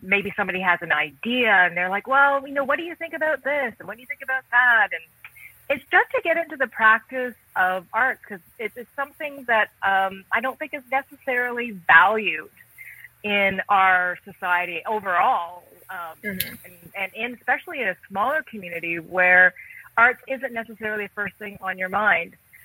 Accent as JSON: {"language": "English", "country": "Canada", "said": "I am an artist from Canada"}